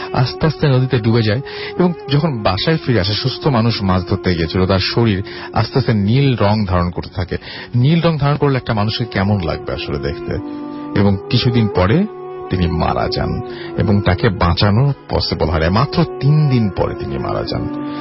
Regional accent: Nawabganj, Dhaka Division, Bangladesh; আমাদের গ্রামের বাড়ি ঢাকা জেলার নবাবগঞ্জ থানার কোন একটি গ্রামে

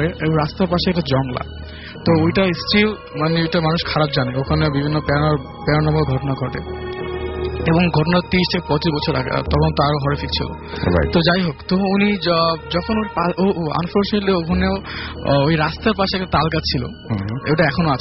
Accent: Mohammadpur, Dhaka Division, Bangladesh; এসেছি মোহাম্মদপুর থেকে।

